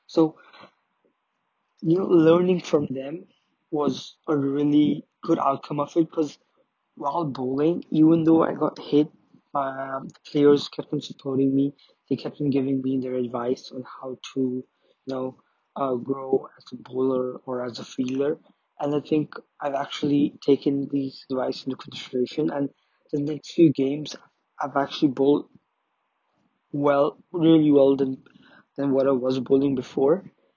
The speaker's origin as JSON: {"language": "English", "country": "Zimbabwe", "also_born_or_lived": "Uganda", "said": "And since I'm from Zimbabwe and Uganda"}